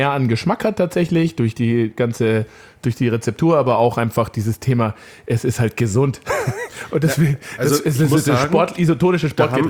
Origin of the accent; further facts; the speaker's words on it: Munich, Bavaria, Germany; ich komme aus dem Süden von München, da wächst man in Anführungszeichen mit anderen Weißbieren auf.